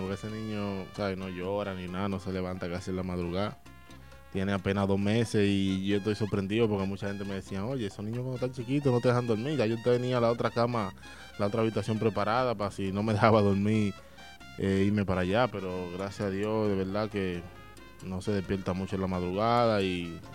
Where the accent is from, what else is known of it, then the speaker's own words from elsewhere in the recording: San Cristóbal, Dominican Republic; Bueno, yo soy de San Cristóbal, en la República Dominicana.